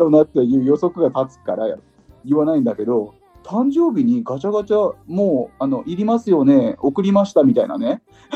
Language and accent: Japanese; Fukuoka, Japan; 僕は福岡の人間なんですよ。